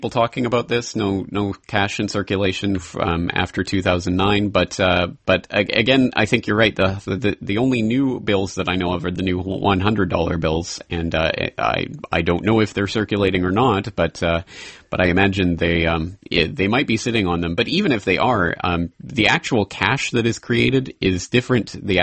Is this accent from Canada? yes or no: yes; Canada; now in Japan; Being a Canadian in Japan